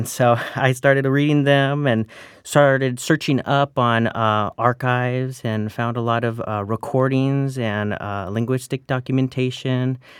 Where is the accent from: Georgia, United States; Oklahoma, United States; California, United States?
California, United States; Yeah, so I grew up in the Sempasquale Band of Mission Indians, Indian Reservation. And so I'm around it all the time.